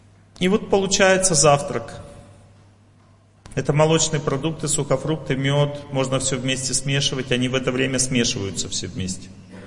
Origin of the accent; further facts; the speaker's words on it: Kazakhstan; Мы же казахи. Мы же мясоеды, вы скажете.